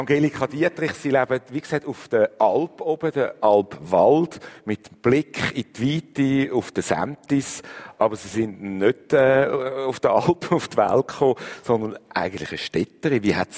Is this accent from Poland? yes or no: no; Au, Thurgau, Switzerland; nicht als Europäerin, als Schweizerin, Thurgauerin, St. Gallerin oder Zürcherin und auch nicht als Fischingerin, sondern als Auerin.